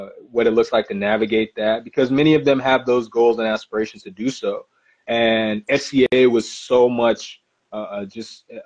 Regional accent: South Carolina, United States; everybody knows I grew up in South Carolina

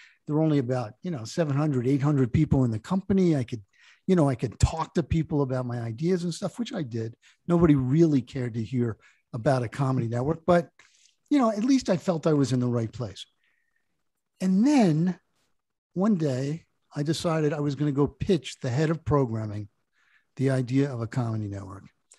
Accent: New Jersey, United States; It was great growing up on the Jersey Shore, and I stayed pretty close to home. I went to school in Philadelphia, spent a year at University of Michigan, and then I went to work in Washington

